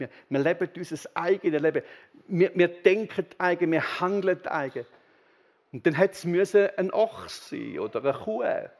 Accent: Switzerland; Da sind wir uns wahrscheinlich als Schweizer noch eher gewöhnt

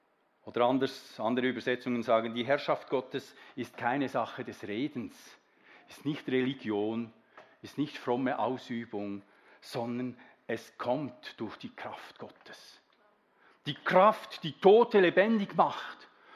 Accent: Switzerland; ich bin Schweizer, aber ich habe den Pass.

